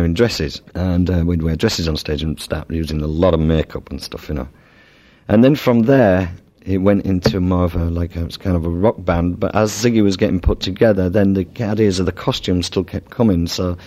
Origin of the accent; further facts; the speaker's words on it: Yorkshire and the Humber, United Kingdom; I'm a Yorkshire man, you know what I mean? I'm from the north of England, you know?